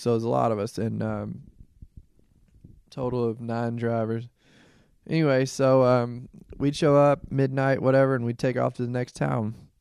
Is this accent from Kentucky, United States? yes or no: no; Nashville, Tennessee, United States; But I'm glad to be home, back in Nashville. It gave me a whole new appreciation for being at home in my hometown.